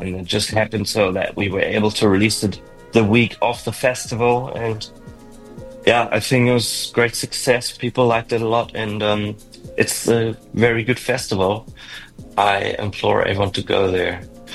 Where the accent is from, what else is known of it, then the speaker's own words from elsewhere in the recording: Germany; I'm from Germany, and like money and cash is like very much a thing.